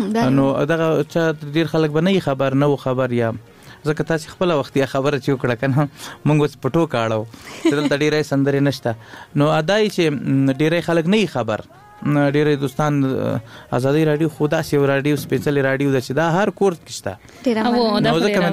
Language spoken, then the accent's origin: Pashto; Laghman, Afghanistan; also born or lived in Kunduz; مونږ اصلا د لوی مشرقي یو، لغمان نه تللي یو کندوز ته، نو هم د کندوز یو هم د لغمان یو، دلته هم جایداد لرو، هلته هم لرو جایداد، خو ټول افغانستان زما کور ده